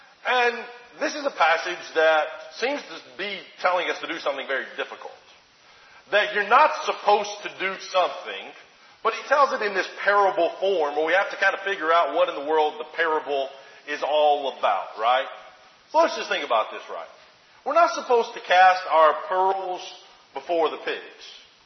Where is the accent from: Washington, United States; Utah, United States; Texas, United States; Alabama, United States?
Alabama, United States; I grew up in Alabama, so like I have been to a pig farm.